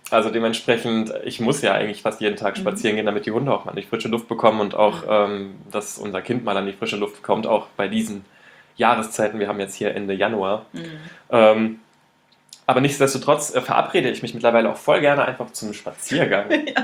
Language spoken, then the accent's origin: German; Hesse, Germany; aus meiner Region, wo ich herkomme, ist es auch ein Weinanbaugebiet an der Bergstraße